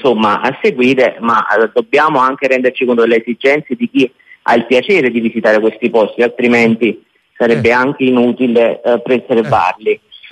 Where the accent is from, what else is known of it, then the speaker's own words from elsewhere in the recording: Massa Lubrense, Campania, Italy; Sì, sono di Massalubrense, nato e cresciuto.